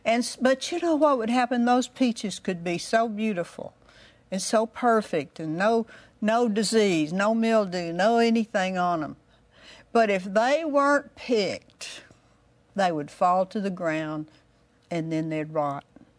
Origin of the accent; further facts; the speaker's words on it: Arkansas, United States; I was raised in Arkansas where they were raised peaches. My granddad had peach harvest.